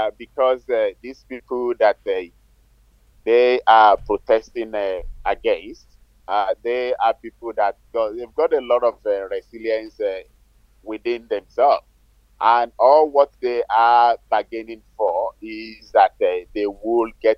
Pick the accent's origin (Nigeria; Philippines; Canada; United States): Nigeria; moved away as an adult; now in Australia; I'm from Nigeria, as you probably know. I hailed from AKTA in Ejero local government area. I live in Nigeria most of my adult life.